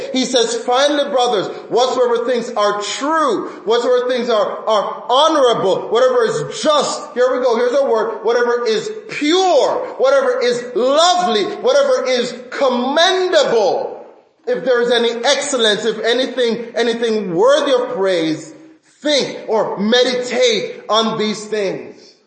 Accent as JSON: {"language": "English", "country": "Jamaica", "tie": "born or raised there", "lives_now": "Syracuse, United States", "said": "For example, living in Jamaica, growing up in Jamaica, we have a particular culture."}